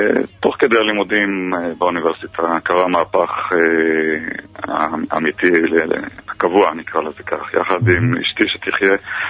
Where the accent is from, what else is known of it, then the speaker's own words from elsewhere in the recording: Haifa, Haifa District, Israel; אני גדלתי בארץ, בחיפה, עברתי כאן את כל מערכת החינוך מהגנון ועד סוף האוניברסיטה.